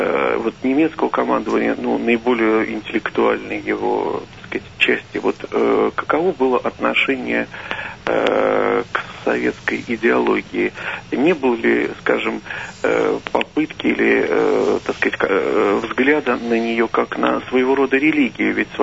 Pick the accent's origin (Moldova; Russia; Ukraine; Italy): Russia; Moscow; Я из Москвы.